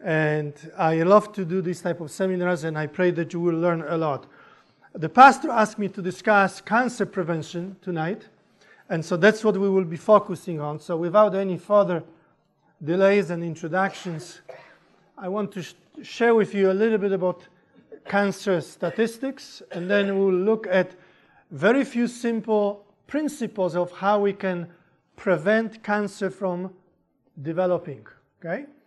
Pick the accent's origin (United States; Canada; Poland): Poland; English is a second language; moved away; You did notice I speak with an accent, didn't you? You do too, right? Sometimes I joke that I was born in Mississippi. And that's where the accent comes from. I am from Poland originally.